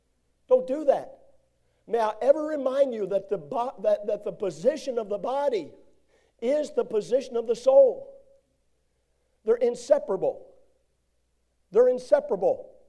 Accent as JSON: {"language": "English", "region": "Maryland", "country": "United States", "tie": "born or raised there", "said": "Oh, I grew up in Maryland, and we used to go over to Manchester, and that's the church I attended."}